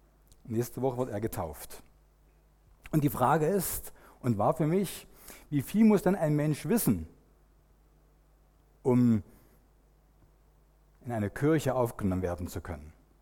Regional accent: Cottbus, Brandenburg, Germany; dann kommt man dort an, wo ich herkomme, aus Cottbus. Ganz an der polnischen Grenze.

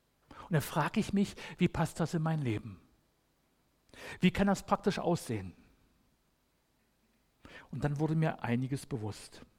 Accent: Berlin, Germany; accent: Berliner Schnauze; so ein vorlautes Mundwerk habe als Berliner, so Berliner Schnauze

